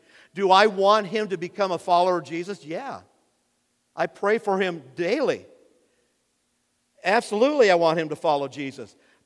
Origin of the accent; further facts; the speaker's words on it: United States; I just get so caught up in being an American.